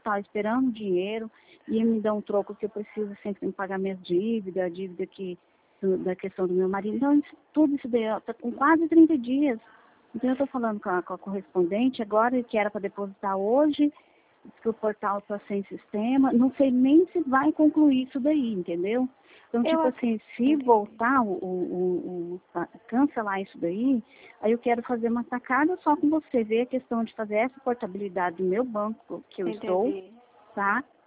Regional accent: Campo Grande, Mato Grosso do Sul, Brazil; eu sou de Mato Grosso, Campo Grande, Mato Grosso Sul

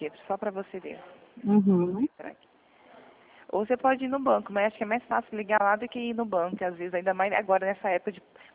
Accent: Americana, São Paulo, Brazil; Eu sou aqui de Americana.

